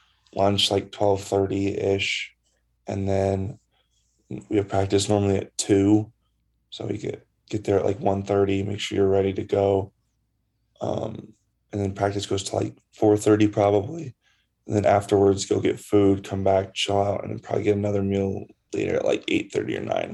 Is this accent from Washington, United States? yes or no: yes; Spokane, Washington, United States; Oh, I've been a Gonzaga fan my whole life, growing up in Spokane.